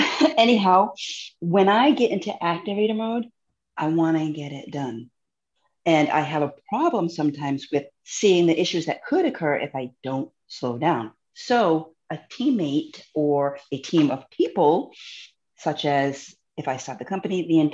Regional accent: New England, United States; Again, I started off with, I'm an extrovert from New England.

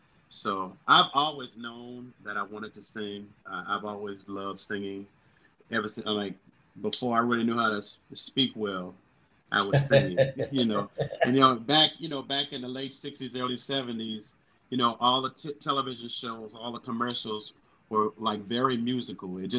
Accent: Washington, District of Columbia, United States; born there; also born or lived in New Orleans; I was born in Washington, D.C. My parents are from New Orleans, Louisiana. The majority of my life has been in New Orleans. So I always tell people, I never claim to be a native, but my soul is definitely a native.

